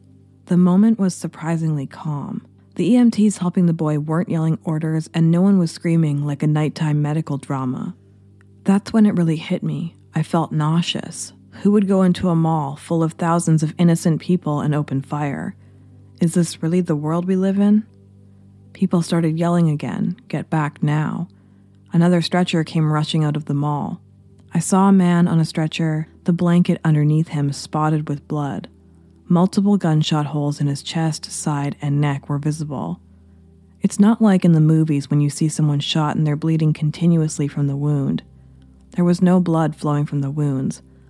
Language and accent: English; Texas, United States; Gun crimes are fairly common where I grew up in Texas